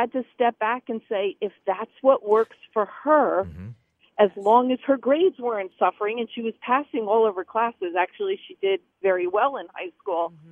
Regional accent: New Jersey, United States; I'm the Jersey girl.

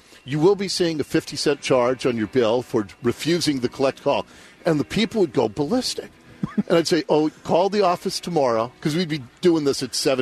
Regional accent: Ballard, Washington, United States; everybody on the street on which I grew up in Ballard, it was a dead end, both literally and figuratively.

